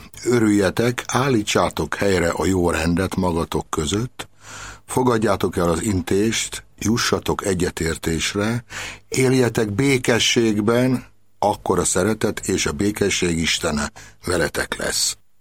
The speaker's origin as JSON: {"language": "Hungarian", "town": "Jászladány", "region": "Jász-Nagykun-Szolnok", "country": "Hungary", "tie": "born or raised there", "said": "Én ugye 56-ban születtem a forradalom idején, október 6-ában, amikor édesapám katona volt, és a nagyszüleimnél laktunk Jászladányon a mama."}